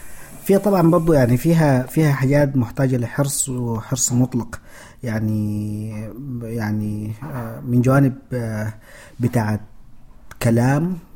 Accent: Darfur, Sudan; moved away as an adult; now in United States; أنا جيت من السودان، ومن السودان جيت من دارفور لهنا لأمريكا. صحيح درست أنا لغة إنجليزية في السودان وعملت الماجستير هنا

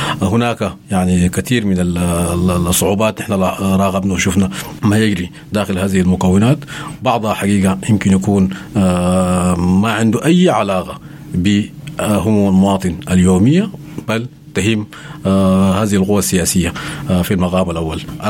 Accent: Sudan; أنا من الشمال

